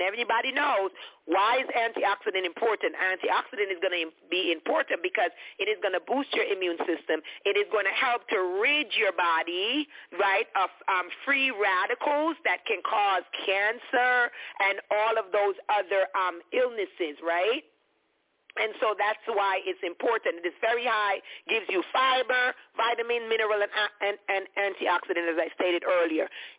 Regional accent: Jamaica; However, growing up in Jamaica

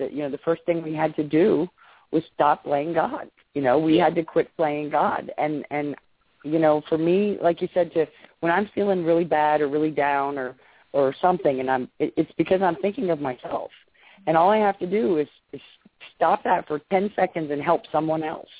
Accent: Florida, United States; where I grew up and the town I grew up in Florida is, I've been here for 35 years

